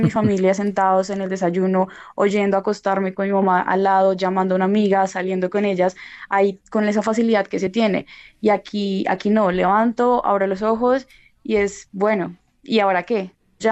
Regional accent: Colombia; moved away; cuando yo salí de Colombia y llegué acá, al principio no me dio tan duro

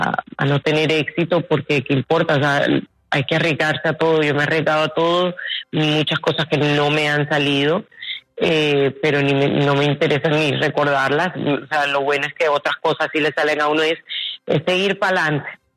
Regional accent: Colombia; me encanta que la gente sepa que yo soy colombiana y me da muchísimo orgullo.

